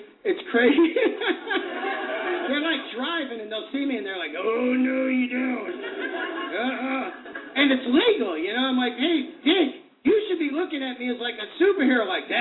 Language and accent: English; San Francisco, California, United States; I'm from San Francisco. You ever been there?